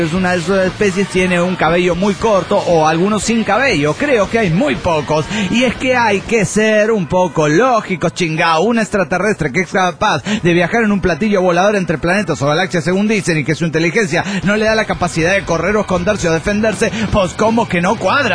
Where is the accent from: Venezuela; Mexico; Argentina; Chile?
Mexico; Morelia, Michoacán; de Morelia, Michoacán, México!